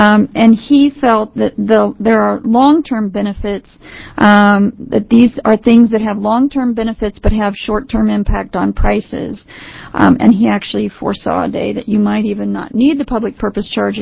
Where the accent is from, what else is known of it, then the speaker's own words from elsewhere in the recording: Oregon, United States; when they found out I was from Oregon